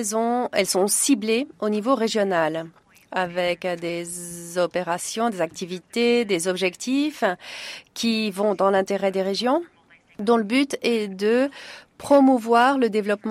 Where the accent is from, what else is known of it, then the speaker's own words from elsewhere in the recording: Jordan; je viens de Jordanie. Ça fait 2 ans maintenant que je travaille à l'ICANN.